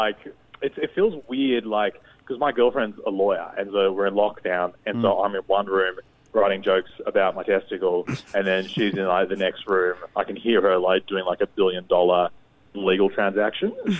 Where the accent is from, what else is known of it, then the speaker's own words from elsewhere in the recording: Melbourne, Victoria, Australia; I'm from Melbourne